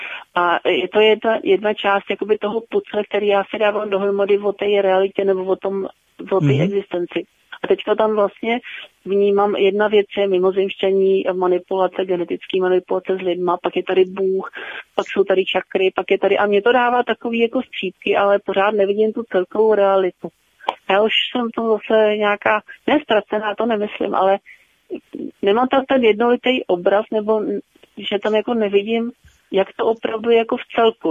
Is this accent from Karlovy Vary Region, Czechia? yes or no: yes; Karlovy Vary Region, Czechia; Západní Česí, okolo Mariánek.